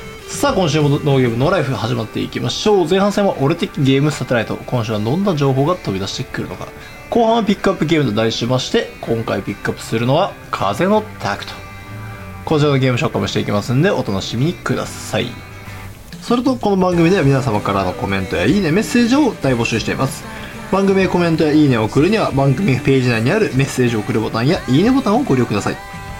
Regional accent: Aichi, Japan; 僕地元愛知でもね、35度を超える真夏日が連日続いててね

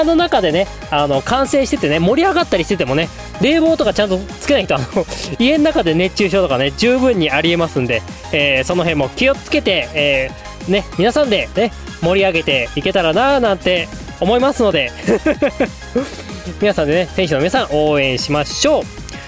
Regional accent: Hokkaido, Japan; 私のね、生まれ故郷でありますね、地元北海道も

